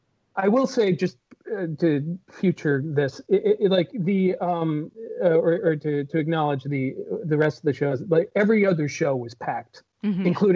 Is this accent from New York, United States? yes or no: yes; New York, United States; So again, I was born and raised in New York.